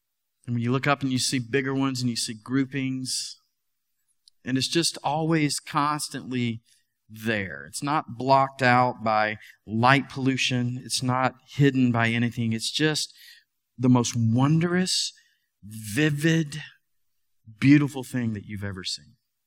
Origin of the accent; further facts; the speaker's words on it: Atlanta, Georgia, United States; And again, I grew up in Metro Atlanta, much like Metro Charlotte, plenty of light pollution.